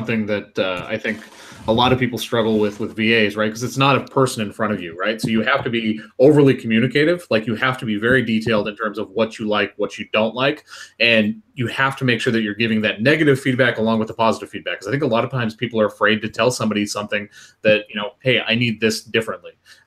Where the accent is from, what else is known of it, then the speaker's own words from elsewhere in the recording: United States; in terms of being an American, right? And so our culture is very different than somebody that's in the Philippines